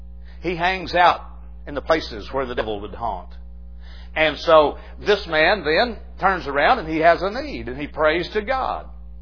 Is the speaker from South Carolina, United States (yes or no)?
no; Mount Pleasant, Arkansas, United States; I was thinking yesterday, back in the 50s, where I grew up in Mount Pleasant, Arkansas, there was a little cafe.